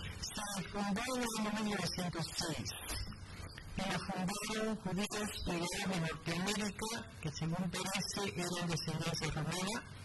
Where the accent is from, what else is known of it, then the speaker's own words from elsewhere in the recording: Havana, Cuba; born there; Yo nací en La Habana, de padres cubanos, nacidos en Cuba, pero ascendencia hacia Cardi. Mis abuelos llegaron a Cuba. Entre el año 12 y 14